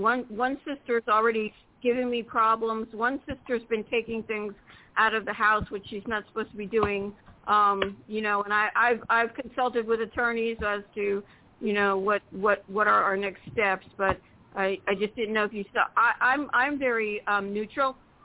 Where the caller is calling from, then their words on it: Florida, United States; I'm calling from Florida.